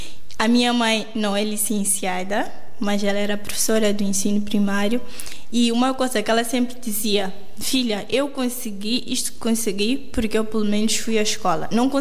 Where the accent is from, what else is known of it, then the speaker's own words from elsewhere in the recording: Chinavane, Gaza, Mozambique; eu sou de Moçambique, mas sou natural de uma pequena localidade chamada Chinavane.